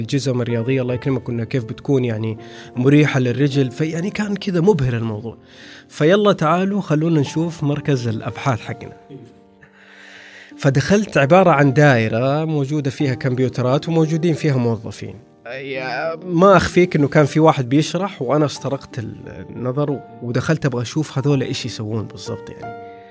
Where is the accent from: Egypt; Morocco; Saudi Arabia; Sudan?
Saudi Arabia; فقال لي أنت من فين؟ فقلت له أنا من السعودية